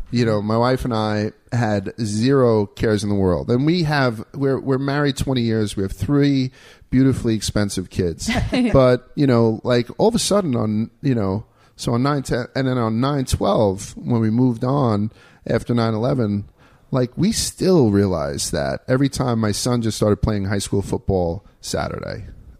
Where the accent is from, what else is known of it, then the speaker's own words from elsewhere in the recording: New York, United States; I'm a New Yorker.